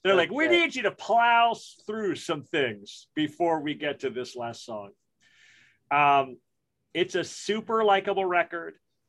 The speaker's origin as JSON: {"language": "English", "town": "Brooklyn", "region": "New York", "country": "United States", "tie": "born or raised there", "said": "I grew up in Brooklyn in the 70s and the 80s."}